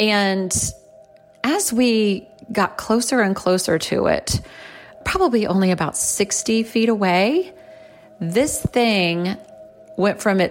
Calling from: Florida, United States; I am calling you from Florida

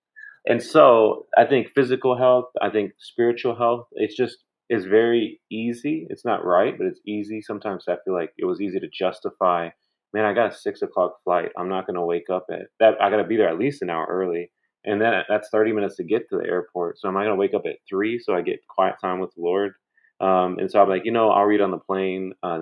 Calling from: Dallas, Texas, United States; Yeah, I'm in Dallas. I'm staying in Dallas a lot more these days.

